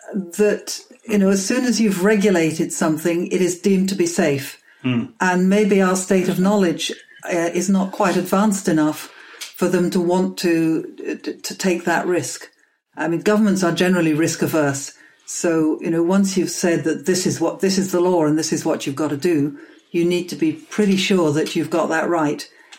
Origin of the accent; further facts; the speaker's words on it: London, United Kingdom; Well, as a Londoner, I love the London cab, of course.